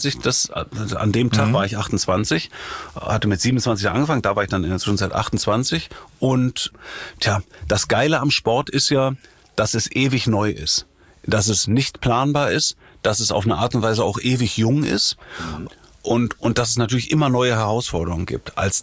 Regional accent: Rhineland, Germany; now in Hamburg, Germany; Ja, ich bin im Rheinland groß geworden und ich habe bestimmt auch was Rheinisches, ne?

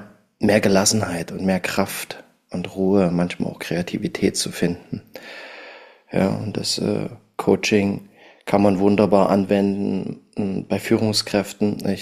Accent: Dresden, Saxony, Germany; born there; now in Leipzig, Germany; Ich bin in Leipzig, das ist richtig. Ich bin gebürtiger Dresdner und lebe jetzt so seit 10 Jahren sind es jetzt, bin ich in Leipzig im Süden.

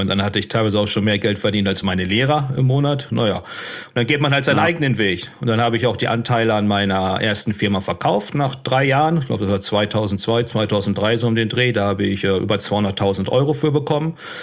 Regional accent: Unna, North Rhine-Westphalia, Germany; also born or lived in Dortmund; Und ich bin in Unna dann groß geworden, Unna Massen die Gegend.

